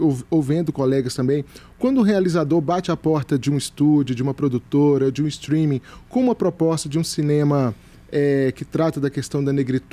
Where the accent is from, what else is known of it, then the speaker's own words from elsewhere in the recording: Minas Gerais, Brazil; Representando a gente aqui de Minas.